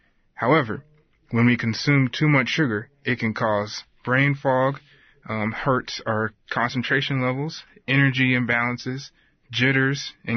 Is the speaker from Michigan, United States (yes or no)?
no; New Mexico, United States; born there; also born or lived in North Dakota / Alabama / Mississippi / Georgia; now in Alaska, United States; I grew up a military brat, so I'm not really sure where I'm from, but I was born in New Mexico, and I've spent time in North Dakota, Alabama, Mississippi, and Georgia.